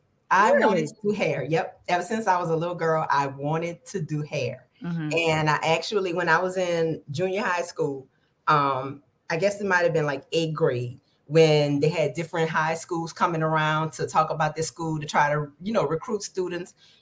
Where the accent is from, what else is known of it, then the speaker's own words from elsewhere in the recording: New Orleans, Louisiana, United States; I guess for me, I mean, it was great for me. I grew up in a neighborhood where, you know, it was one of those things where parents looked out for other people's kids.